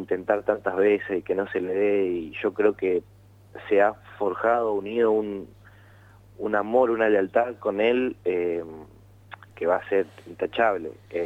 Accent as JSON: {"language": "Spanish", "country": "Argentina"}